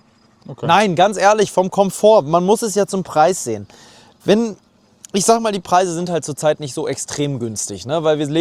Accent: Hamburg, Germany; Hamburg war sehr schön, meine Heimatstadt.

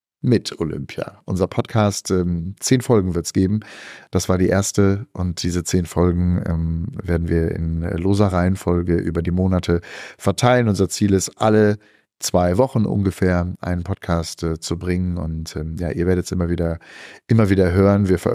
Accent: Berlin, Germany; wir als Berliner, die hier leben

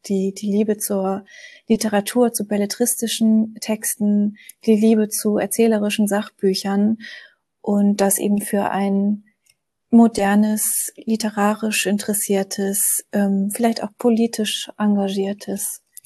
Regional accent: Hamburg, Germany; Ich bin in der Nähe von Hamburg aufgewachsen

